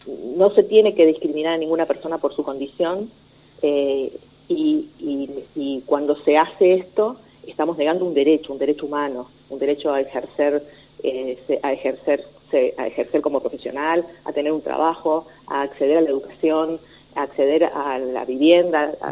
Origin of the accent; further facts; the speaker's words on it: Argentina; ese racismo estructural que tenemos como argentinos